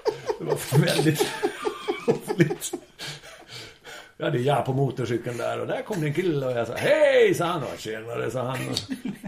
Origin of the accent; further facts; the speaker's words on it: Borås, Västra Götaland County, Sweden; born there; Jag är född i Borås och det är så skönt att komma.